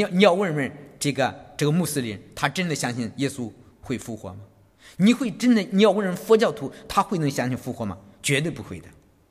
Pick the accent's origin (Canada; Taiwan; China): China; 不只是我们中国人不信，外国人也不信。